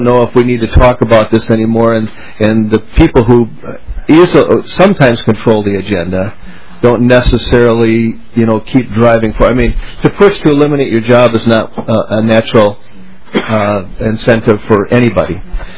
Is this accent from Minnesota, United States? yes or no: yes; Minnesota, United States; I grew up just outside of Lake Minnetonka.